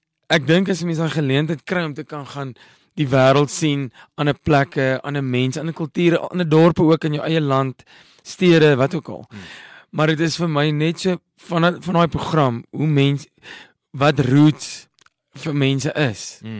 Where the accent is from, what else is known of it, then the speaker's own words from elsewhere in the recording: Parys, Free State, South Africa; ek het in Parys groot geword, die dorpie nie ver nie.